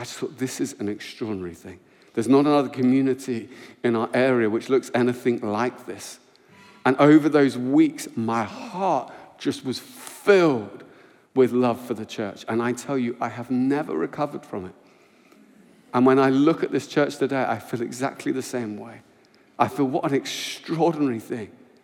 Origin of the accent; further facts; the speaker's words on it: England, United Kingdom; I'm English